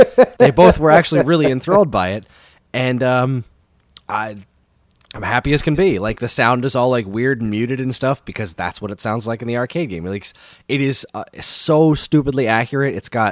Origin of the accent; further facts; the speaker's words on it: Smithville, New Jersey, United States; As a wee lad growing up in Smithville, New Jersey, there was a rec center, a recreational center in our town that I would go